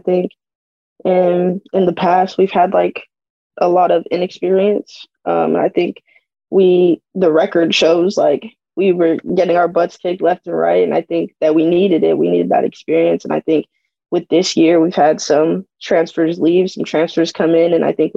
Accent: Arizona, United States; I'm from Arizona, so it was just like that transferring back and forth and stuff.

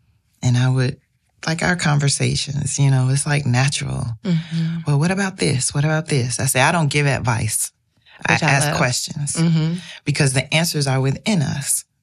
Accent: Florida, United States; My great-grandfather, I'm originally from Florida.

